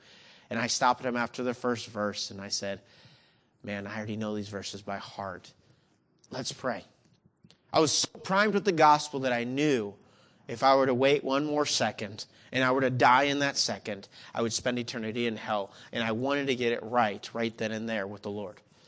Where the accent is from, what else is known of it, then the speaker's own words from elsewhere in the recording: Mexico; I wasn't born in Mexico, but I grew up in Mexico. I was living in a city of 5.4 million people.